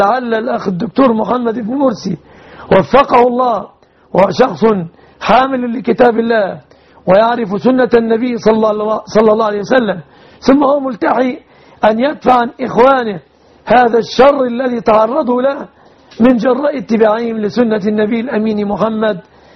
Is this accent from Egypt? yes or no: yes; Egypt; بلادنا مصر